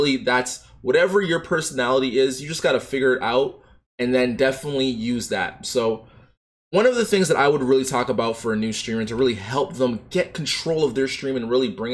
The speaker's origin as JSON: {"language": "English", "town": "Toronto", "region": "Ontario", "country": "Canada", "said": "I'm from Canada, Toronto, Ontario."}